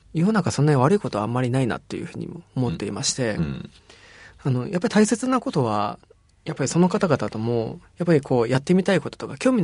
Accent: Hokkaido, Japan; これは僕は北海道出身なんで

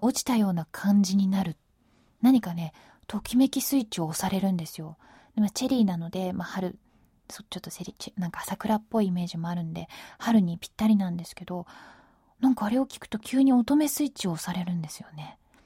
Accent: Tokyo, Japan; 東京生まれで今も東京にしか住んだことがないんですけれども

